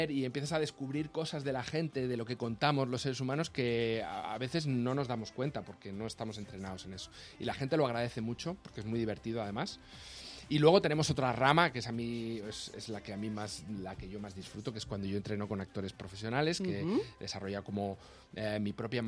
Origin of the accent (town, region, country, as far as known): Madrid, Community of Madrid, Spain; born or raised there